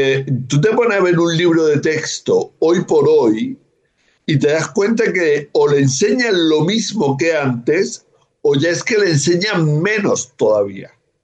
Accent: Loja, Andalusia, Spain; Había un hombre muy, muy querido por mí en Loja, en mi pueblo

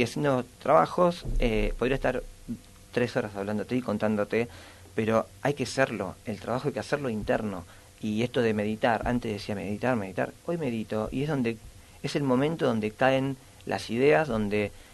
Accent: Argentina; Porque soy argentino, no puedo ir a África a ayudar a alguien que realmente la pasa

